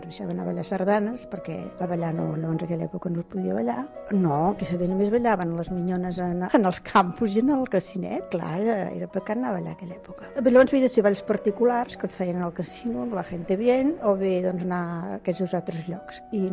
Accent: Sabadell, Catalonia, Spain; vaig néixer l'any 32, la setmana que ve he fet 81 anys, sóc de Sabadell i he passat els estius a Castellterçol, que és com la meva segona casa.

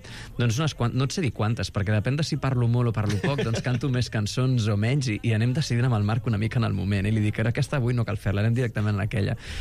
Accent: Catalonia, Spain; Som catalans, amb això.

